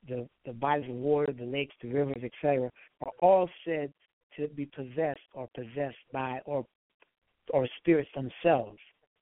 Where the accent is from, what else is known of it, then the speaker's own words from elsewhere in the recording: United States; And we're from America. We don't know anything about the customs and traditions and these taboos or whatever.